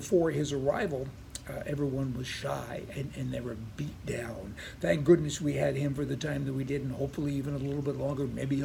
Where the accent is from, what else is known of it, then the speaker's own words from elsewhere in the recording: Canada; now in United States; I mean, I'm Canadian, and in Canada, you do need climate control. It's cold up there.